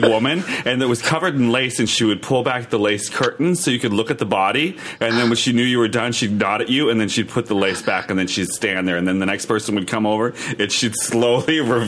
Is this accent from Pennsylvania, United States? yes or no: yes; Erie, Pennsylvania, United States; My friends tried to fix me up with a guy in my hometown of Erie, Pennsylvania, who was a mortician, right?